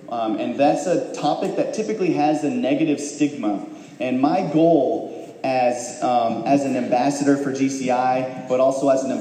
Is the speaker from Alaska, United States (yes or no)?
yes; Unalakleet, Alaska, United States; So, I'm an athlete growing up in Unalakleet, a successful athlete at that.